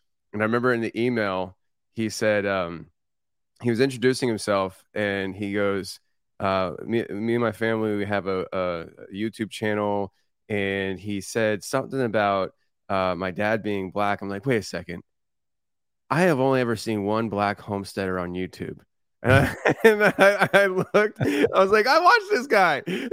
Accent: Kutztown, Pennsylvania, United States; So Pennsylvania, live in Tennessee now. And I grew up in Kutztown, Pennsylvania.

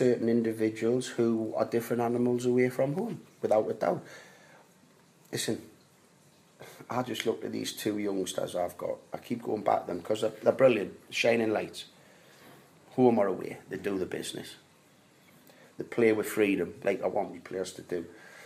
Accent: Newcastle, North East England, United Kingdom; I'm from the East End in Newcastle. I had nothing as a boy.

